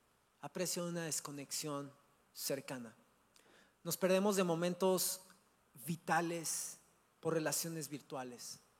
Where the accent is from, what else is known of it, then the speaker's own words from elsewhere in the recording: Cuernavaca, Morelos, Mexico; born there; ¿Por qué nací en Cuernavaca y no en Dubái y me casé con un petrolero?